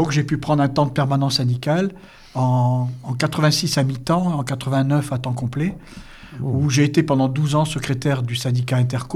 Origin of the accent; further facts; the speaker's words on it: Fez, Fès-Meknès, Morocco; born there; Et moi, je suis né au Maroc, donc en 1952. J'ai 72 ans aujourd'hui.